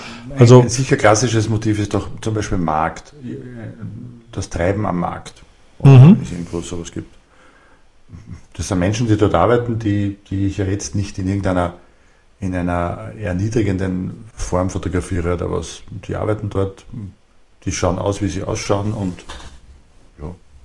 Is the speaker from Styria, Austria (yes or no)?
yes; Graz, Styria, Austria; also für mich als Grazer ist der Strand in knapp über 3 Stunden erreichbar